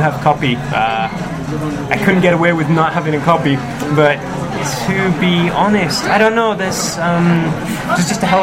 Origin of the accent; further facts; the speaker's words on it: England, United Kingdom; I come from England, and the arcade scene is dead there